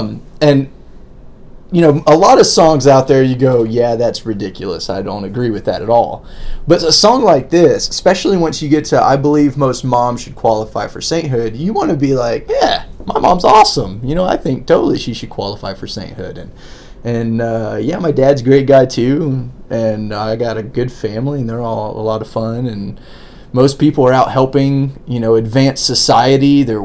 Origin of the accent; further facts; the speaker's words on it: Florida, United States; You know, I'm from Florida. I'm really, it's called Florida, but it's really Southern Alabama, right?